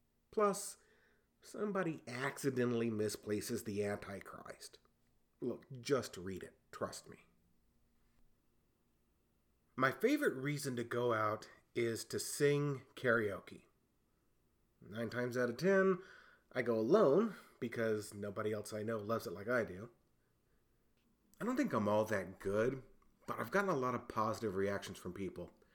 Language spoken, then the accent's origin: English; San Antonio, Texas, United States; This partially coincided with a similar pattern to my hometown and favorite basketball team, the San Antonio Spurs.